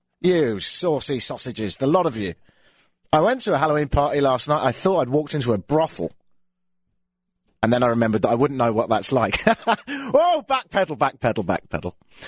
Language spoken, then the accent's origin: English; England, United Kingdom; moved away; I'm from the United Kingdom of England, and I've been here for 8 years.